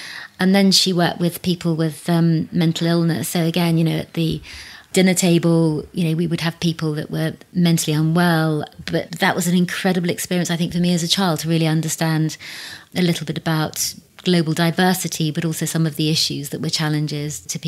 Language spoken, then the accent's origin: English; South East England, United Kingdom; growing up in Berkshire, there were only two families that were of colour.